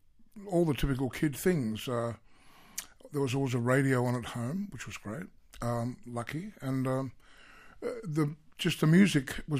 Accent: Sydney, New South Wales, Australia; I was just your typical kid, and footy and cricket and surfed, and I grew up on Sydney's northern beaches

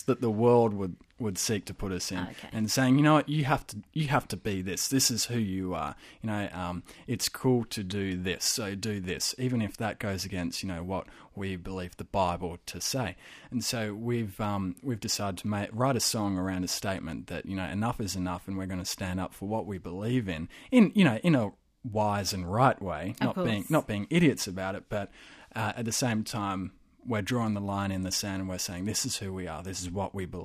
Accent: Australia; And so being Australian, it's Brownie.

